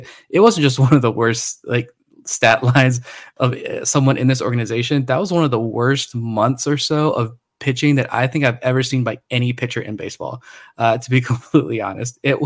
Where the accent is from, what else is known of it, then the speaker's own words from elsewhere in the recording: Suffolk, Virginia, United States; He grew up in Chesapeake. I grew up in Suffolk. I got love for the Hampton Roads guys.